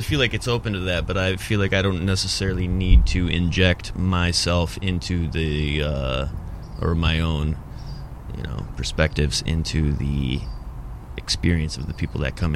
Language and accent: English; Detroit, Michigan, United States; I was raised in suburbia, Metro Detroit.